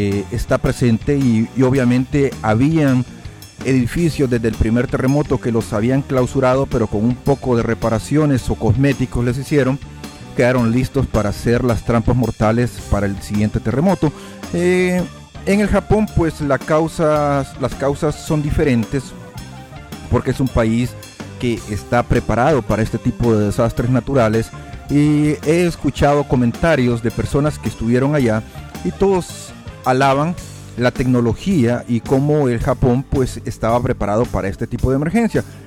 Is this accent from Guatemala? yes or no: no; El Salvador; a raíz de la guerra civil que vivió mi país, El Salvador.